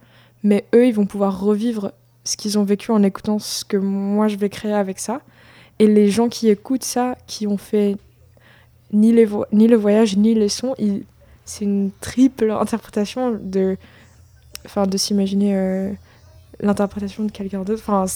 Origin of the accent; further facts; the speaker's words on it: Nevers, Bourgogne-Franche-Comté, France; Avant d'être à Strasbourg, j'étais à Nevers. C'est là où habitent mes parents et j'ai fait mon lycée là-bas. En fait, j'ai grandi en Bourgogne.